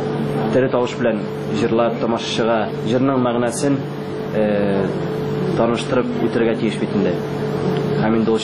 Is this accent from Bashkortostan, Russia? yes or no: yes; Bashkortostan, Russia; Туган ягым Башкортстан Республикасы Нуриман районында туып үскәнмен.